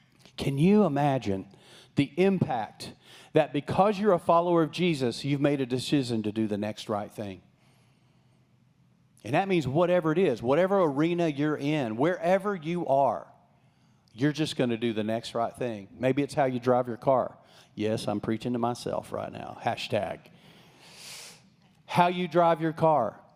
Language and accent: English; Texas, United States; Remember, I was raised in West Texas. We had no water. We had stock tanks.